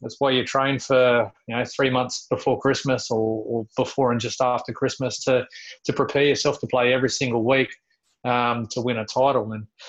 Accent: Australia; and myself coming from Australia

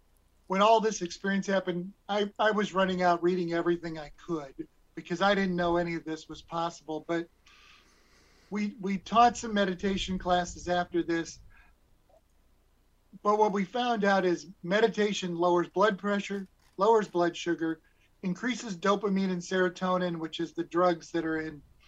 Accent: Nebraska, United States; My father had gone to graduate school in Boston, and I was from Nebraska. And so we had traveled across the country.

